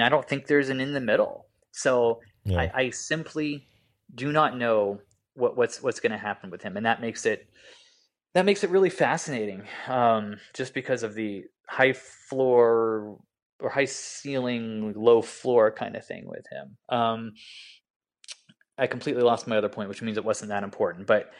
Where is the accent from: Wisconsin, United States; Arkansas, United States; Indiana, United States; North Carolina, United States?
Indiana, United States; I'm from Indiana. I grew up a Colts fan.